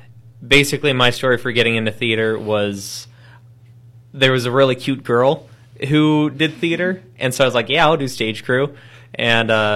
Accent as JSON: {"language": "English", "town": "Sarver", "region": "Pennsylvania", "country": "United States", "tie": "born or raised there", "said": "I went to Freeport. I grew up in Sarver."}